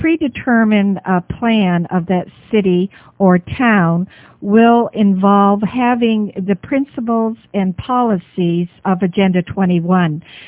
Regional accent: Massachusetts, United States; Well, you know, that's my home state, Dr. Right. Stan, Massachusetts

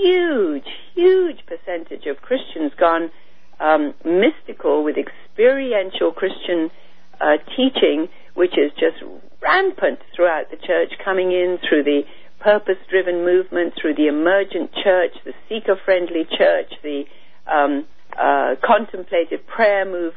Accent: India; But I was born and raised in India

